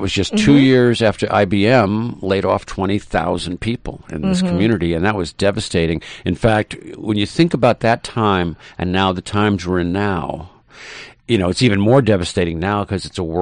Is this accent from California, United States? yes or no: yes; San Francisco, California, United States; also born or lived in New York City; I mean, I was in the city for a dozen years, New York City. But yeah, I'm originally from San Francisco.